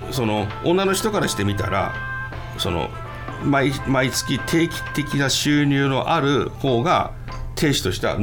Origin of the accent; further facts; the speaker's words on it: Aomori, Japan; うちの田舎の青森県の場合、うん、地元のまあまあいわゆる普通クラスの学校高校卒業して